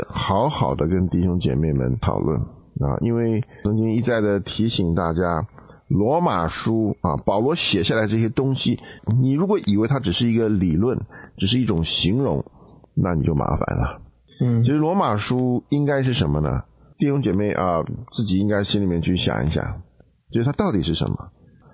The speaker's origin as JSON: {"language": "Chinese", "country": "China", "lives_now": "United States", "said": "对，我们中国人在美国大开洋荤，发现美国人跟中国人不一样，往往是在这件事情上。"}